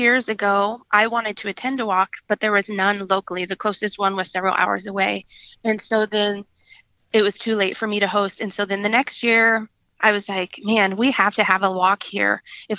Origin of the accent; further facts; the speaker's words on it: Omaha, Nebraska, United States; And I know people here in my hometown in Omaha